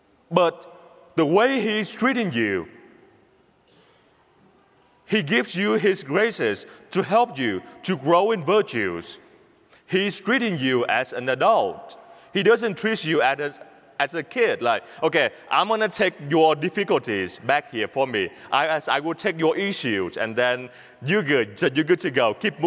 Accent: Vietnam; English is a second language; moved away as an adult; now in United States; I came to the U.S. 7 years ago, and because I grew up poor in Vietnam, back to Vietnam. I was so poor, I grew up in a small hometown, a poor village in Vietnam. And then I came here 7 years ago

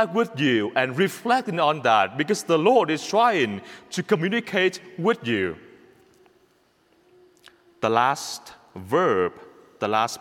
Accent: Vietnam; English is a second language; I'm from Vietnam. In my country, when you are Catholics, like, you are Catholics. You need to sacrifice as many things to be a Catholic. The government hates you. The communist people hate you.

